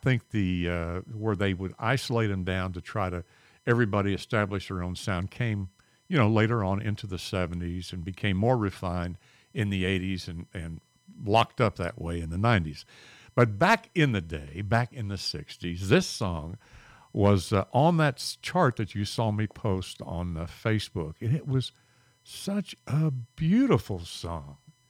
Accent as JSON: {"language": "English", "town": "Moundsville", "region": "West Virginia", "country": "United States", "tie": "born or raised there", "said": "I grew up around Wheeling, West Virginia, a little town called Moundsville."}